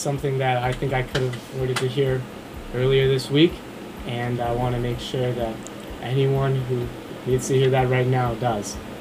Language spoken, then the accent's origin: English; Highland Park, Illinois, United States; I'm from Highland Park, Illinois, and I'm a junior.